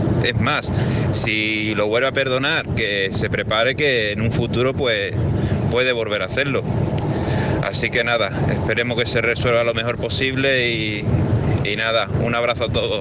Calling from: Cádiz, Andalusia, Spain

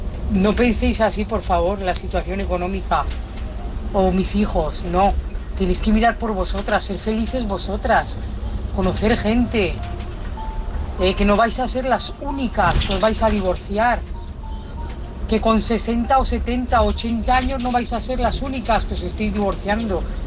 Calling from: Zaragoza, Aragon, Spain; de Zaragoza.

